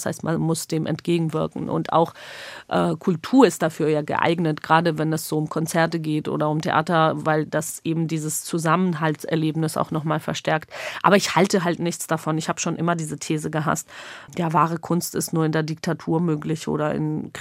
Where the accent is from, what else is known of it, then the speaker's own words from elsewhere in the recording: Georgia; mit meiner Jugend in Georgien in den 90ern beschäftige